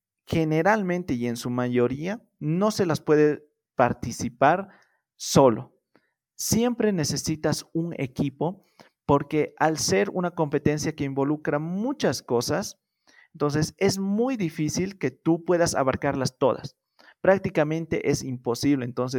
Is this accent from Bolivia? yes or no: yes; Bolivia; esa es la mentalidad mala que tenemos nosotros como bolivianos